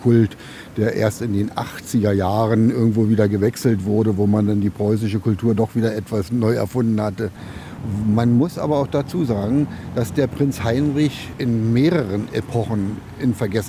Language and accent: German; Rheinsberg, Brandenburg, Germany; Ich bin Rheinsberger. Ich bin zwar nicht in Rheinsberg geboren, wohne aber seit 1961 in Rheinsberg. Bin in Rheinsberg zur Schule gegangen, habe in Rheinsberg Abitur gemacht.